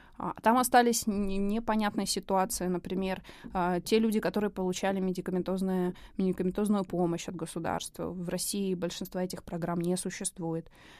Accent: Belarus; ну, мы вот мониторы из Беларуси

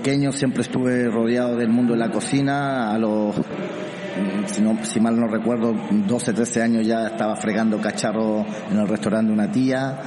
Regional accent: Santiago, Santiago Metropolitan Region, Chile; also born or lived in Arica; Arica, nací en Arica y me crié en Santiago.

